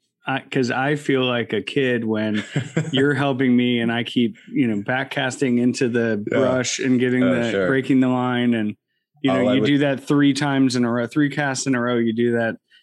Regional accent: Milwaukee, Wisconsin, United States; I feel there's a strong connection to where I grew up in Milwaukee in terms of it being, it's not even second tier. I think it's like a third tier city.

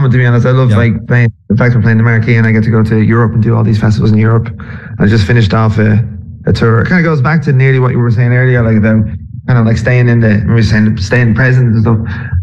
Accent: Dublin, Leinster, Ireland; because I'm from Dublin

